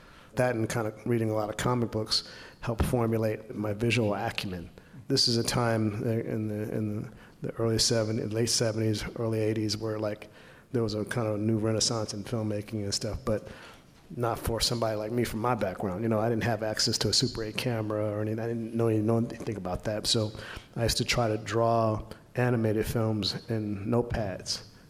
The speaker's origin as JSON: {"language": "English", "town": "Inglewood", "region": "California", "country": "United States", "tie": "born or raised there", "said": "My story started when I grew up in Inglewood in an area called the Bottoms, which was all these apartment buildings that have now mostly been torn away."}